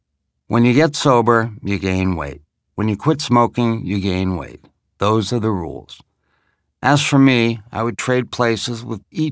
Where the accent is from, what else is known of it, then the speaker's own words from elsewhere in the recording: Canada; I was a kid from Canada who had all his dreams come true.